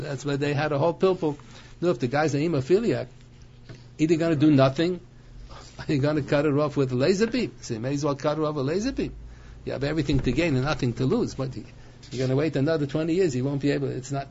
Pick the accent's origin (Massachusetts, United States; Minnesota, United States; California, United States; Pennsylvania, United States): Pennsylvania, United States; Scranton; born there; My mother … told me I was born in Mercy Hospital in Scranton, Pennsylvania. It was a Catholic hospital, and every room had a big tzelem.